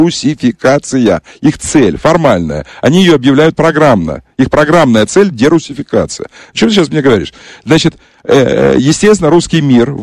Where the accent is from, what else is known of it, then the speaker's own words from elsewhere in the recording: Crimea, Ukraine; Предлагают, в том числе нам, крымчанам. Я крымчанин, ты знаешь.